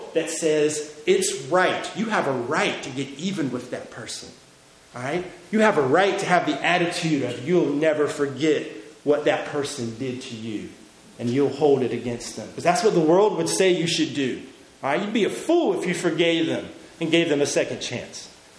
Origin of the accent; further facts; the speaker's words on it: United States; I'm an American, right?